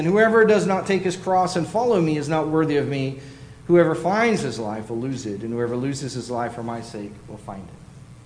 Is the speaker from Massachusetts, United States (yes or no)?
no; San Antonio, Texas, United States; I remember when I was going to school at Stephen F. Austin. I grew up in San Antonio